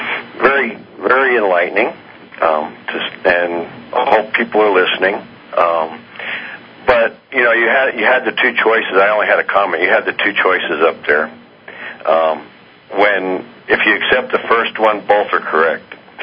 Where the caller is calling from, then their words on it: Albuquerque, New Mexico, United States; I'm calling from Albuquerque.